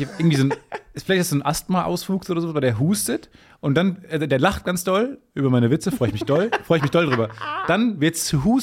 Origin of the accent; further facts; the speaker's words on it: Dortmund, North Rhine-Westphalia, Germany; Ich komme aus der Ecke von Dortmund.